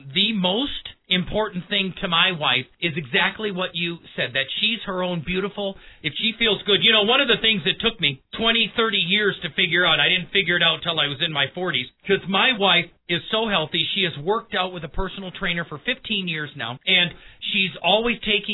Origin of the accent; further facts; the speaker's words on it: Milwaukee, Wisconsin, United States; traveling across to where I grew up in Milwaukee